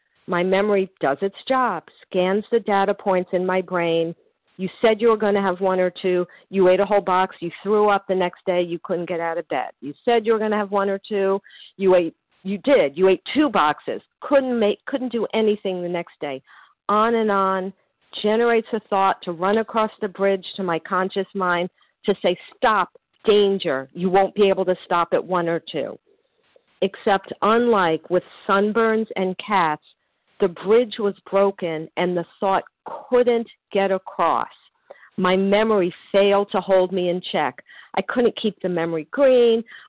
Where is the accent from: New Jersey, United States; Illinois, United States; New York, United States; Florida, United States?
Florida, United States; Miami; I grew up in Miami, went to the beach a lot, got a really nasty sunburn a couple times.